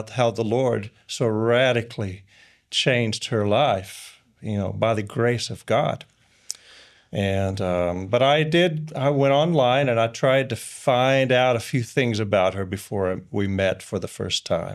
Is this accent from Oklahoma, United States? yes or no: yes; Oklahoma, United States; I was born in Oklahoma and raised there in southwestern Oklahoma. And I grew up in a Christian home. My grandfather was a Baptist pastor. He preached in several churches there in southwestern Oklahoma.